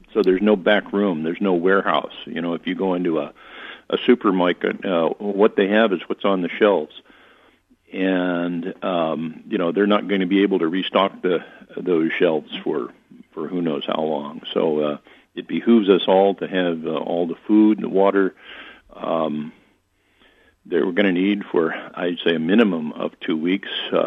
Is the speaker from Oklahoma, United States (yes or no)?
no; Anchorage, Alaska, United States; my hometown is Anchorage, Alaska, and I was 17 at the time that we suffered a 9.2 earthquake